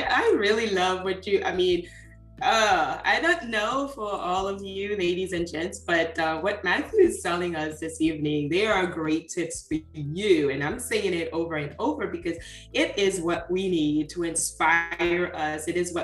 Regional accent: Haiti; because I grew up in Haiti.

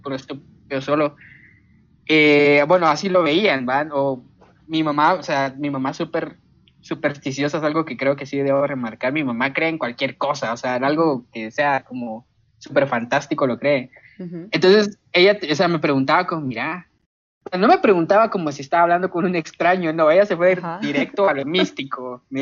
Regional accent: Guatemala; Creo que eso habla mucho de los pueblos pequeños de donde venimos y también de Guatemala en general

